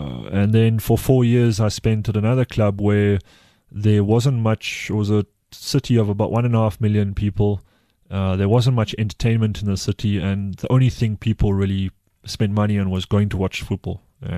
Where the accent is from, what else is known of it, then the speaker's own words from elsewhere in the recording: South Africa; I'm South African.